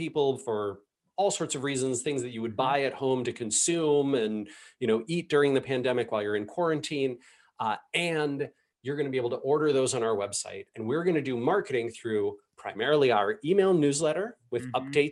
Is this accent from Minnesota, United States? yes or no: no; Seattle, Washington, United States; there's a company that's located here in my hometown called Savor Seattle.